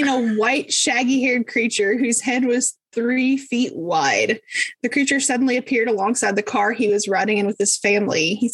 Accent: Appalachia, United States; Growing up in Appalachia, let me tell you, like when you are driving some of the back roads, one of your worst fears is something stepping out of the woods in front of you.

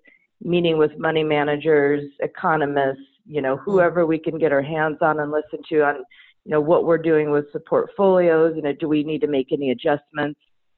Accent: Oregon, United States; So I grew up in Eastern Oregon, outside a small town on a cattle ranch. I grew up and graduated from Heppner High School.

